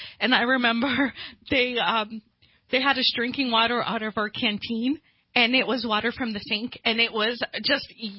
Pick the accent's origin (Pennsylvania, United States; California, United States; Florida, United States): Florida, United States; Well, I was 18, and I came from Florida. And so I have never seen snow in my life until I went to boot camp.